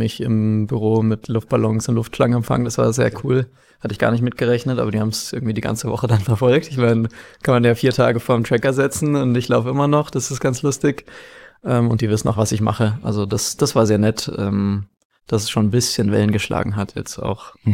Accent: Dresden, Saxony, Germany; Also eigentlich bin ich ein Ossi. Komme aus Dresden gebürtig. Meine Eltern sind auch Augsburger. Sind dann nach der Wende ein bisschen wurde umstrukturiert und haben beide eine Professur an der TU in Dresden bekommen. Das war ganz cool. Und ich bin dann 98 da geboren.

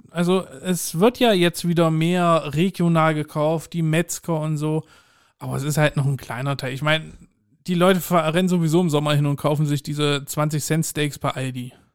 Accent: Heilbad Heiligenstadt, Thuringia, Germany; Also da, wo ich herkomme, aus dem Eichsfeld, Heilbad-Heiligenstadt

